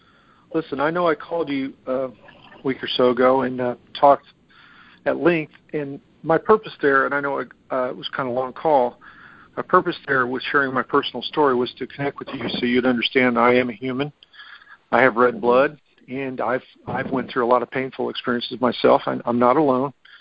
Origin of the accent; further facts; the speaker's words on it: Missouri, United States; And the reason I'm bringing up Missouri is because I'm from Missouri.